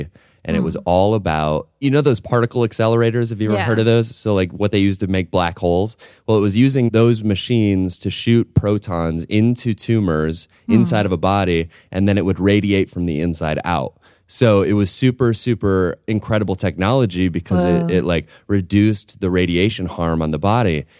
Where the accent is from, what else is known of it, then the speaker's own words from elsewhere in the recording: Flint, Michigan, United States; moved away as an adult; So I went and finished my degree, and I'm from Michigan. So I took the first job that came to me as far away from home as possible.